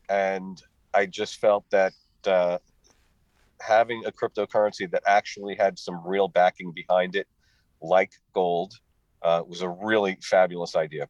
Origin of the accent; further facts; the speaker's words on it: New York, United States; now in Los Angeles, United States; So I am a New Yorker that has switched sides of the country and moved to LA about 7 years ago.